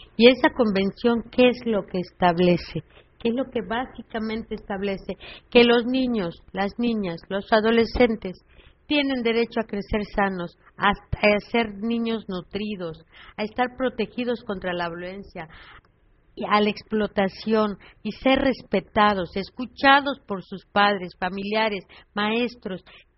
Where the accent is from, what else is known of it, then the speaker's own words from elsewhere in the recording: Punta Alta, Buenos Aires Province, Argentina; born there; les diré que soy argentina. Nací en la Punta Alta, al sur de la provincia de Buenos Aires.